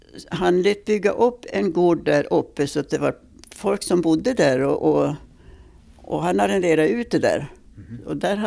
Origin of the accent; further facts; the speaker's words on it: Markim, Stockholm County, Sweden; born there; Markim. Jag är född i en gård rätt över socken här som heter Saxta.